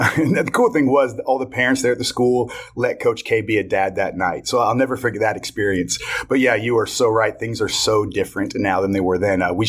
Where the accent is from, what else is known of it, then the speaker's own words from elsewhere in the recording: North Carolina, United States; I mean, again, growing up in North Carolina, whether it's the Division I level, Division II level, high school level, there's incredible coaches all over the place